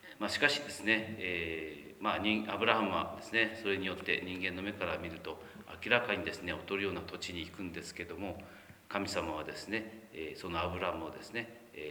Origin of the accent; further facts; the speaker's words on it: Minamiaso, Kumamoto, Japan; 実は阿蘇の大橋があるところはですね、私の実家があるところで、あそこの橋から歩いて5分ぐらいのところに実家がありまして、で、そこは立野地区っていうところなんですけども、